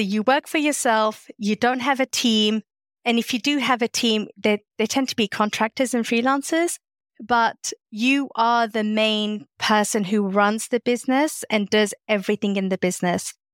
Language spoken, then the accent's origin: English; London, United Kingdom; now in Massachusetts, United States; Hearing about my accent, I'm not American. I'm originally from London in the UK. And back before I moved to Massachusetts, which is where I am now, I used to be a diplomat consultant.